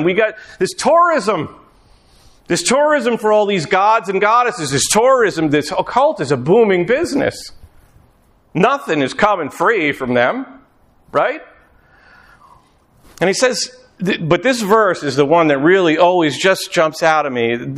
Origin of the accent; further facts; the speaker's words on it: Sag Harbor, New York, United States; I mean, I grew up in Sag Harbor.